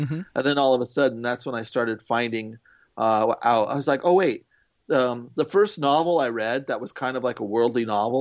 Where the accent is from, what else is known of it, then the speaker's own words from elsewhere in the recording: Millbrae, California, United States; also born or lived in San Francisco, United States; I grew up in Millbrae. Millbrae, so, okay. Right by the airport. And then I moved to San Francisco when I was in my 20s.